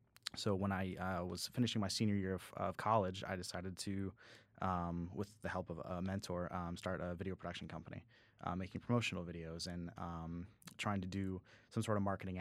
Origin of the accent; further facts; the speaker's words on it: New Hampshire, United States; moved away as an adult; now in Greenville, United States; I am originally from New Hampshire, and I moved down here to Greenville for a manufacturing job.